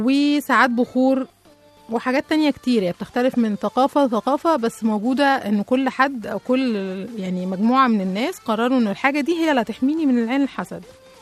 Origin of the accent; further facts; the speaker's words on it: Egypt; المهم ان احنا عندنا كمصريين كان اللون الازرق ده رمز كده للملوك